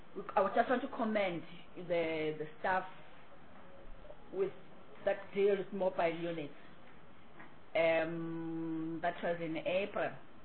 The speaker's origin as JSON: {"language": "English", "region": "Gauteng", "country": "South Africa", "said": "As Honorable Rancho indicated that you are from provinces, I'm from Gauteng."}